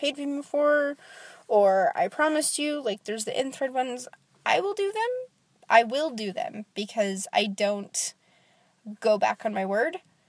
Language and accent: English; United States; I'm an only child, and I'm American